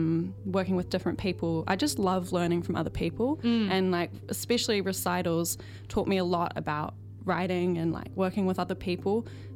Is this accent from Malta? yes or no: yes; Malta; I'm from Malta, and it's about summers there.